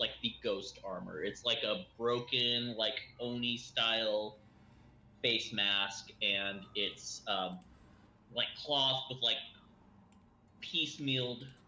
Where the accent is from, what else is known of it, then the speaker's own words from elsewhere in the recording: the South, United States; I might be pasty, but I grew up in the South. I know what flavor it is.